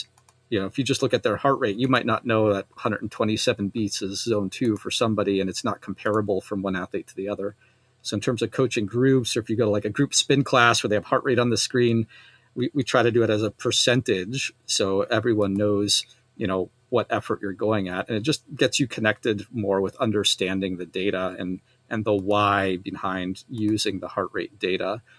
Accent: Switzerland; also born or lived in United States; I grew up in Switzerland

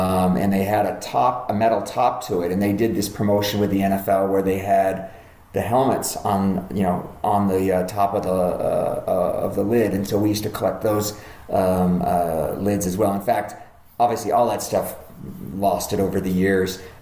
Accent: Seattle, Washington, United States; Yeah, so I grew up in Seattle, and as a kid growing up, I will admit I was a Washington Husky fan

